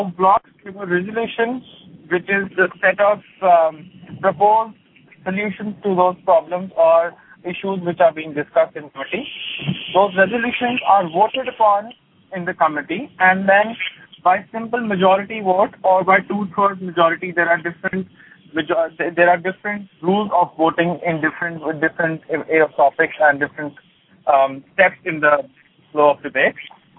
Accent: New Delhi, Delhi, India; I am from New Delhi. I am a resident of New Delhi, born and brought up here.

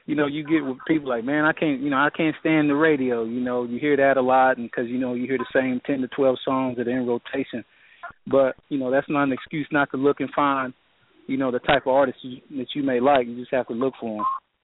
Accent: Oklahoma, United States; you know, I'm from Oklahoma, man, and I know when you think of hip hop, you don't necessarily think of Oklahoma.

